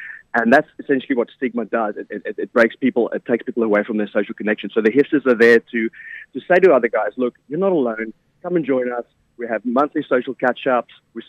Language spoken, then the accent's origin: English; Victoria, Australia; So I'm from Victoria.